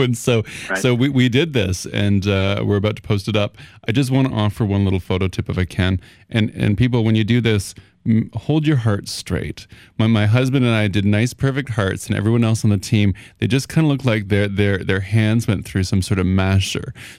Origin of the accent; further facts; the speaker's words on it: Toronto, Ontario, Canada; here in my hometown of Toronto, in my community of gay brothers and sisters